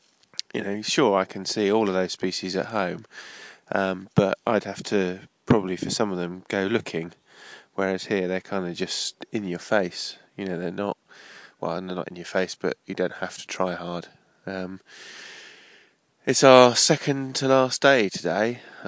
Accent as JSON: {"language": "English", "region": "England", "country": "United Kingdom", "said": "I'm English"}